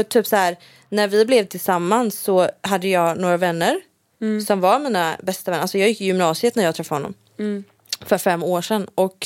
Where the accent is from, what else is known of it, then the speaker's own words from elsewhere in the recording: Gothenburg, Västra Götaland County, Sweden; Jag kommer från Göteborg och har haft alla mina vänner från Göteborg.